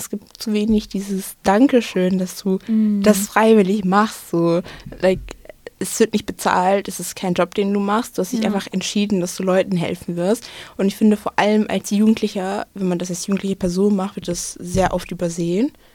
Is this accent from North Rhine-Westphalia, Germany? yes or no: yes; Gelsenkirchen, North Rhine-Westphalia, Germany; wir kommen aus Gelsenkirchen, kommt runter.